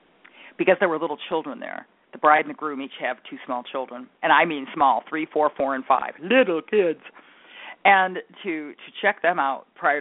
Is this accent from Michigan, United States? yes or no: yes; Detroit, Michigan, United States; Whenever I see Mark Fidrich, because I'm from Detroit, I think, because we always called him the bird